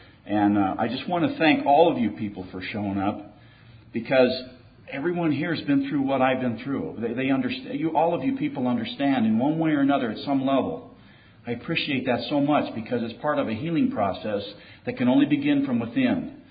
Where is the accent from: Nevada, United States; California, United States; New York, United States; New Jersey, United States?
Nevada, United States; I'm from a small town in Nevada.